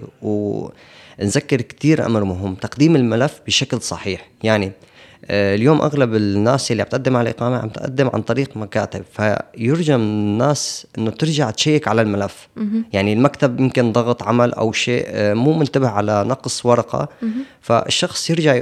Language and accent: Arabic; Syria; moved away; إحنا كسوريين متمركز في مناطق بشكل جماعي